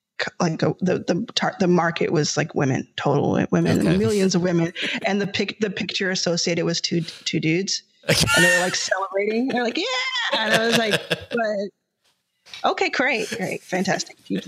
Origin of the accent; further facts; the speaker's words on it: Dallas, Texas, United States; and then, you know, I was raised in Dallas, Texas.